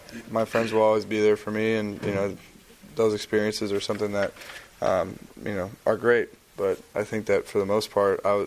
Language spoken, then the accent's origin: English; West Coast, United States; And so the Pac-12 has always been near and dear to my heart as well, you know, growing up on the West Coast.